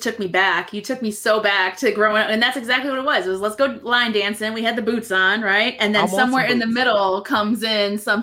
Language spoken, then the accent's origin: English; Cleveland, Ohio, United States; Like, I mean, I grew up in Cleveland, and at the time, like, it was fun growing up, right?